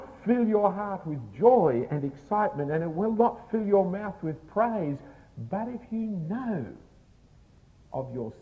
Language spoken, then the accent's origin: English; Australia; I was born as an Australian. I have certain penalties as a result.